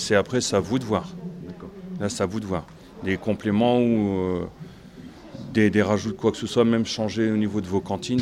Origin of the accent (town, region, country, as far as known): Hauts-de-France, France